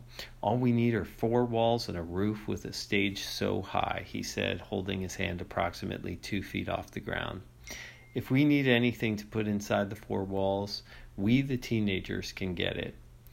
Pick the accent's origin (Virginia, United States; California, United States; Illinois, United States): Virginia, United States; Reston; from Reston, Virginia, and this is the 36th episode of Jams for Man.